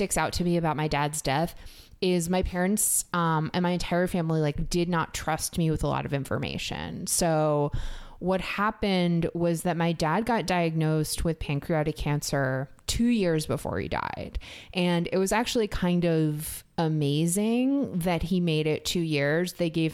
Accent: New York City, New York, United States; I grew up in the North Bronx in Riverdale.

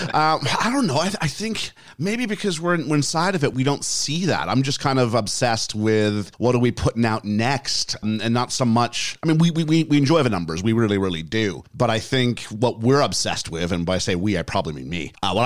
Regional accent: Canada; now in United Kingdom; I'm Canadian, but I've British dual citizenship. My father's British born, my mom's Canadian born. I lived for several years in the UK when I was growing up

